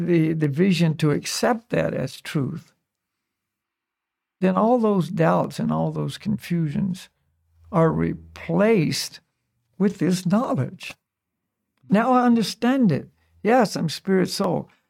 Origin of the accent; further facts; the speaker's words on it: Hillsborough, North Carolina, United States; Well, I'm from the United States. But where? Well, I was North Carolina. That's where I was born and raised. But where? Okay. And then you give the city, Hillsborough